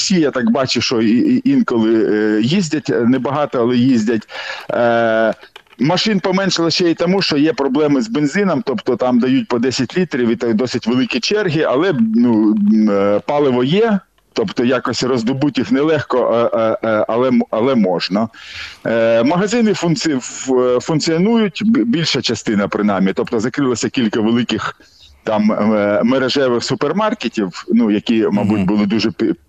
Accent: Sumy, Sumy Oblast, Ukraine; also born or lived in Kyiv; я народився в Києві, але там прожив тиждень. Мама здавала сесію, вийшла, що народився в Києві, але от, окрім того тижня, все життя прожив у Сумах.

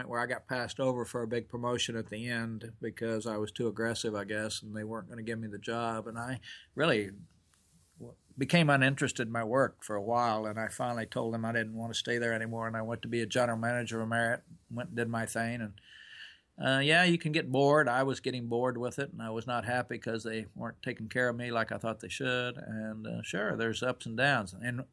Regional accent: Oklahoma, United States; Well, I grew up in Oklahoma on a little farm, and my mother, I was telling people, was married five times, and I was adopted a couple of times

